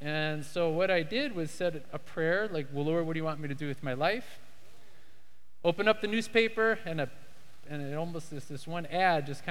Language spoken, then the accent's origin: English; Chicago, Illinois, United States; So I was born in Chicago. … half Italian. Then I got some German. I grew up as a kid, liking building stuff.